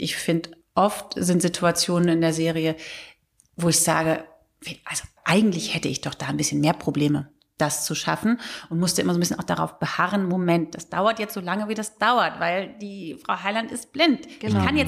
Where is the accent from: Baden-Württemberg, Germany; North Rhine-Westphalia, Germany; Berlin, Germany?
North Rhine-Westphalia, Germany; Leverkusen; also born or lived in Cologne; Ich bin ja in Köln geboren, in Leverkusen aufgewachsen und habe zu der Zeit dann wieder in Köln gelebt.